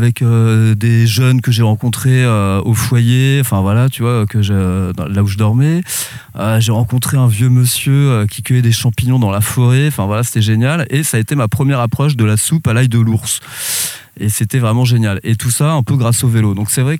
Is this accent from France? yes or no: yes; Hauts-de-France, France; also born or lived in Reims; Du coup moi je viens du côté de la baie, sur le territoire de la baie de Somme depuis tout marmot.